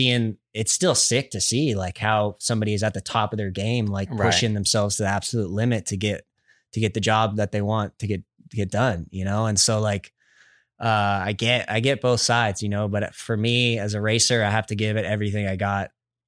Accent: United States; I'm an American, so I'm biased, but American tracks, American fans

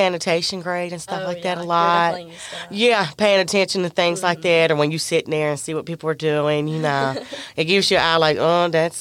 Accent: Charlotte, North Carolina, United States; I'm born and raised in Charlotte.

